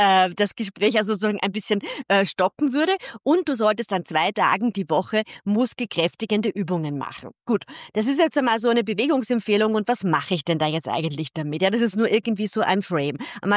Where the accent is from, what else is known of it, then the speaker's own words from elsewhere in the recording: Vienna, Austria; als Wienerin